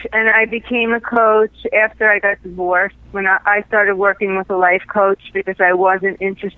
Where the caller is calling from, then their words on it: New York, United States; In New York.